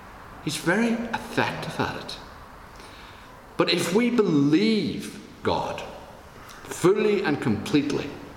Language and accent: English; Ireland; We know what the word sodden is. We come from Ireland. We understand that.